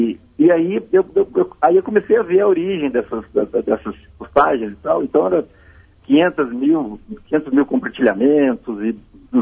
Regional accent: Barão Geraldo, São Paulo, Brazil; eu nasci em Barão Geraldo, né, na fazenda Rio das Pedras, então eu morava na roça, literalmente, né?

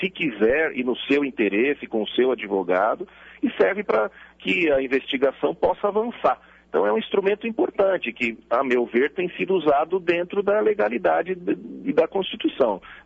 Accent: Campinas, São Paulo, Brazil; Tenho muito orgulho aí da minha terra. Espero estar aí outras vezes, em breve, aí com a minha família também, que é aí de Campinas.

